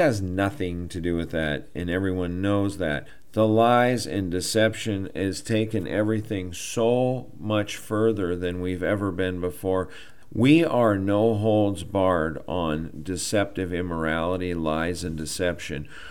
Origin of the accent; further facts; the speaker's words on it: Montana, United States; I grew up in Montana. We had hunter safety.